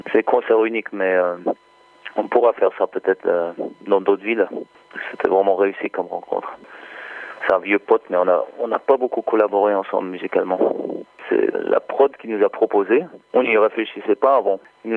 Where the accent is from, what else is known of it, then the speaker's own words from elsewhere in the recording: Berlin, Germany; also born or lived in Los Angeles, United States / Dole, France; now in Paris, France; Je suis moitié jurassique et moitié iranien. Mon père vient de Téhéran. Et après, j'ai grandi à Berlin et aux États-Unis, à Los Angeles. Et j'ai vécu un peu dans le Jura, dans mon adolescence aussi. Un bled perdu qui s'appelle Dole.